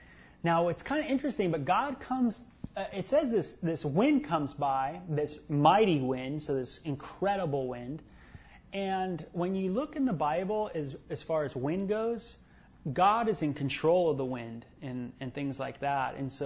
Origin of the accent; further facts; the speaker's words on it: North Hollywood, California, United States; one time when I was growing up in San Fernando Valley in North Hollywood